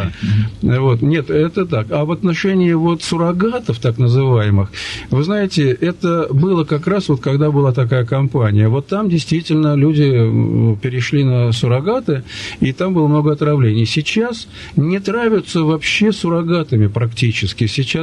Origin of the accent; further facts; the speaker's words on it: Russia; жил и потреблял алкогольные напитки, как среднестатистический россиянин.